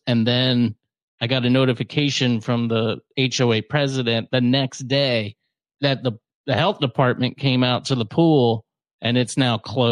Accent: Philadelphia, Pennsylvania, United States; I'm from Philadelphia. We don't have those.

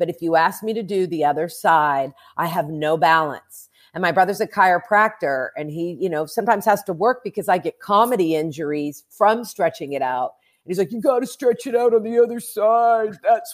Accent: Oklahoma, United States; And actually, growing up in Jewish in Oklahoma wasn't bad at all.

